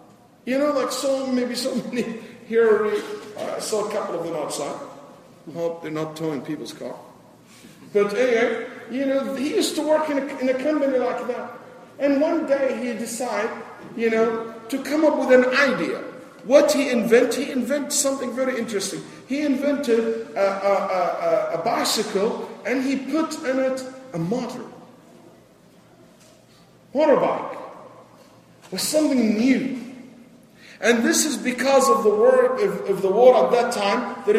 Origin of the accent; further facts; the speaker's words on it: Texas, United States; I always use this example since I'm from Texas.